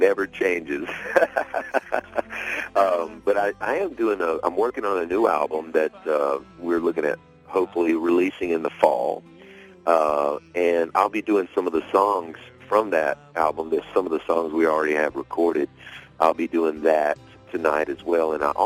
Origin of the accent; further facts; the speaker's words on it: Florida, United States; And I'm not just saying it because it's my home state of Florida